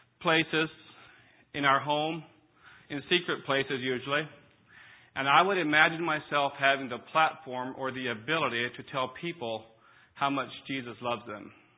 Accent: Iowa, United States; also born or lived in Michigan / North Carolina; now in Statesville, United States; I'm from Statesville, North Carolina. I grew up in central Iowa, married in Michigan, and ended up in North Carolina.

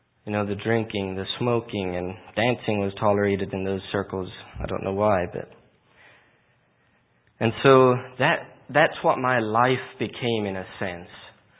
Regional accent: Missouri, United States; moved away as an adult; I grew up in Missouri. I was there until I was 19 years old.

